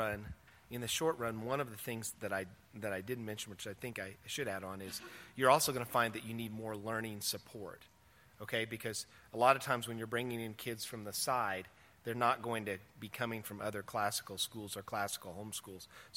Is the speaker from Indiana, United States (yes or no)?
yes; Indiana, United States; because I'm from Indiana